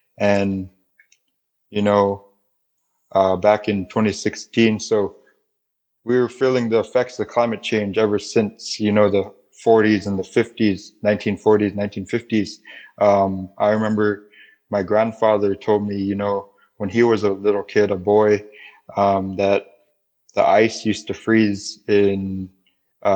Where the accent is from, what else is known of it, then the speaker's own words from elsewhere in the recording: Shishmaref, Alaska, United States; So I'm from Shishmaref, Alaska, which CJ talked earlier, is one of the 12 communities in Alaska that is being affected by climate change.